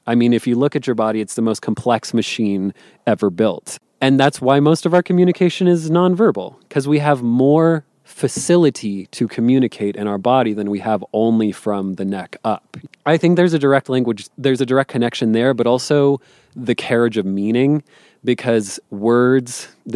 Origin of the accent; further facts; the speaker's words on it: New Mexico, United States; growing up in New Mexico and being, like, a teenager who was too cool for everything, I found, like, everyone speaks Spanish.